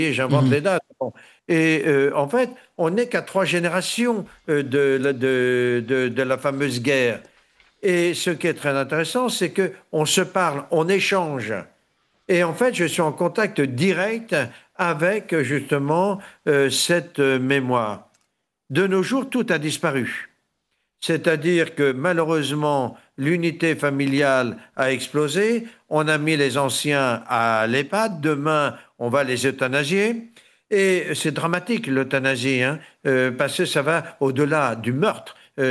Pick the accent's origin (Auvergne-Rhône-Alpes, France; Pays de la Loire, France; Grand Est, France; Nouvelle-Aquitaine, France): Pays de la Loire, France; La Chapelle-Basse-Mer; au sein de mon village natal, La Chapelle-Basse-Mer